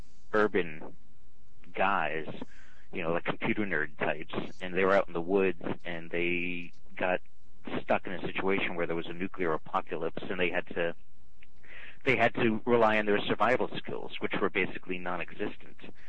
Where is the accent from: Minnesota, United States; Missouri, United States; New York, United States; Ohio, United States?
New York, United States; Peekskill; also born or lived in Hoboken; No, I'm from New York. I'm from a town called Peekskill.